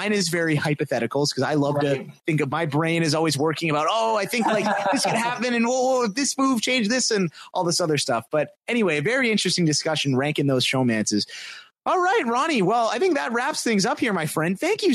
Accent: Vancouver, British Columbia, Canada; it's the Big Brother Canada 4 open casting call in my hometown in Vancouver.

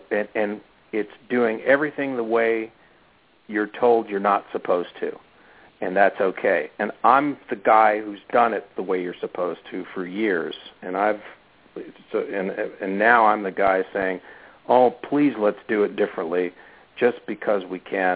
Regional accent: Chambersburg, Pennsylvania, United States; I utilize South Central PA in my hometown of Chambersburg and Gettysburg and Fayetteville to because A, I know it so well, I live there.

